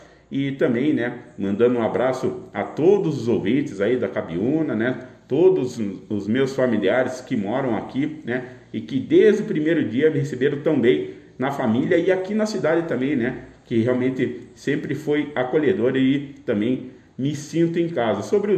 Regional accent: Curitiba, Paraná, Brazil; Sou de Curitiba, né? Tenho familiares aqui em Bandeirantes, né?

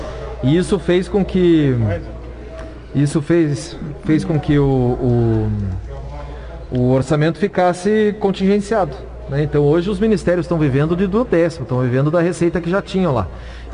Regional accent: Paraná, Brazil; Aqui eu sou do Norte Pioneiro, é a região que eu milito politicamente e empresarialmente, é a região que eu vivo, né? Que eu crio meus filhos.

